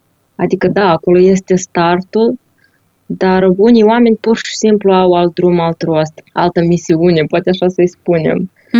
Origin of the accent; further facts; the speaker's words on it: Chișinău, Moldova; moved away as an adult; now in Prague, Czechia; Sunt originară din Chișinău, am 37 de ani. Chișinăul a fost, da, locul unde am învățat, unde am crescut, dar deja de 6 ani sunt stabilită în Praga